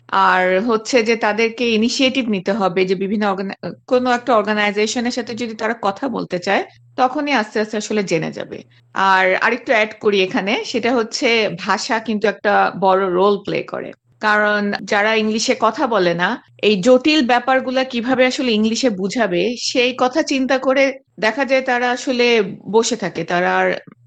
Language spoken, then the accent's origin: Bangla; Bangladesh; now in Australia; ধরেন আমি বাংলাদেশ থেকে এসেছি, বাংলাদেশে কি সার্ভিস আছে, এখানে অ্যাবসলুটলি ডিফারেন্ট।